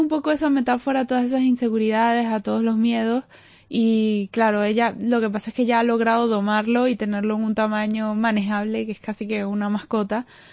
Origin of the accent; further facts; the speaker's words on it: Venezuela; porque creciendo en Venezuela con toda la presión social del cuerpo, cómo tienes que verte y todo